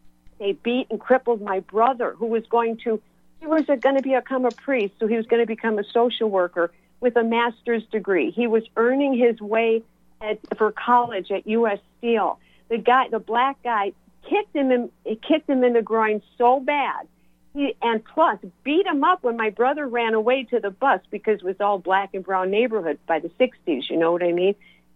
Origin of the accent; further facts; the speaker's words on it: Chicago, Illinois, United States; I grew up in South Chicago, like where you're from, Deanna.